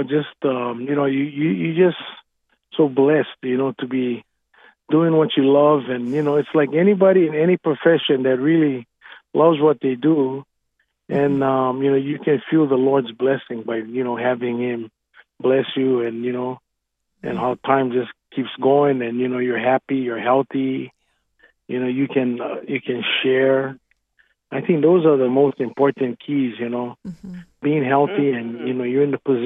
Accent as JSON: {"language": "English", "town": "Laie", "region": "Hawaii", "country": "United States", "tie": "born or raised there", "said": "So I grew up on the North Shore in a little town called Laie. My parents were Mormons, my mom and dad. My dad worked for the church and the Navy. He was in Pearl Harbor. And so we grew up very much a Christian family"}